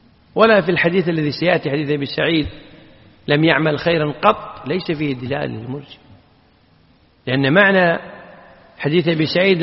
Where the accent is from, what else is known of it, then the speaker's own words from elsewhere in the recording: Kuwait; شوك السعدان معروفة عندنا في الكويت بالبر